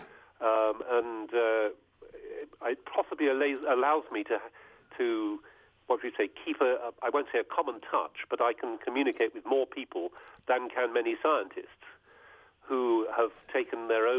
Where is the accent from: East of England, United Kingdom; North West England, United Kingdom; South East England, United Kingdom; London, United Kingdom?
London, United Kingdom; And I had a very countryside, despite being a Londoner, we had a very countryside upbringing